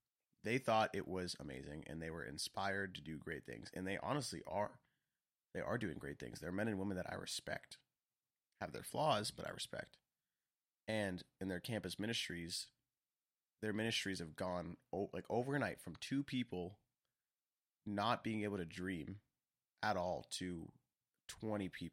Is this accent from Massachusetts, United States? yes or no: yes; Boston, Massachusetts, United States; I was like, oh, I'm from Boston. Like, this is how it is sometimes.